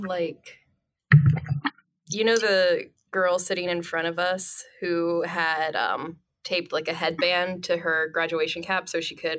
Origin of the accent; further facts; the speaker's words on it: Michigan, United States; I'm from Michigan